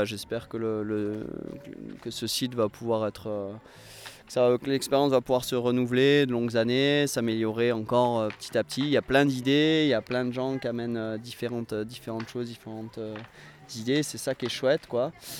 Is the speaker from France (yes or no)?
yes; Châteauroux, Centre-Val de Loire, France; je suis originaire de Châteauroux et puis j'y suis revenu vivre il y a un peu plus d'un an et demi.